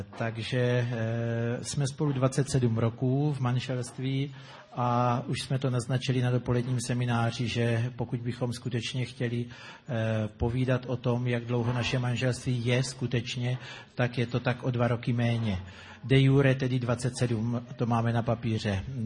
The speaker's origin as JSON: {"language": "Czech", "town": "Brno", "region": "South Moravian Region", "country": "Czechia", "said": "jsme z Brna, z církve bratrské a tam jsme v takovém jednom novém sboru, asi čtyři roky to je, co jsme založili nový sbor církve bratrské v Brně."}